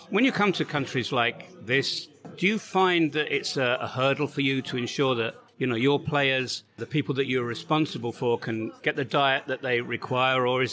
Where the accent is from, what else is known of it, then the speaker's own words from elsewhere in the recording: United Kingdom; being British